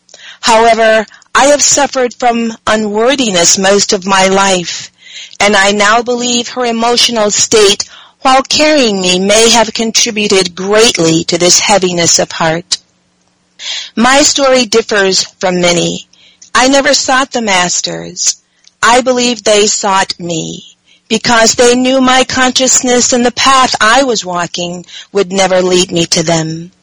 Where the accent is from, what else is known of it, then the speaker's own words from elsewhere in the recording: Chicago, Illinois, United States; born there; I was born in Chicago, Illinois, in a district that was called Jewtown, a slum area where many black people resided and rented from Jewish landlords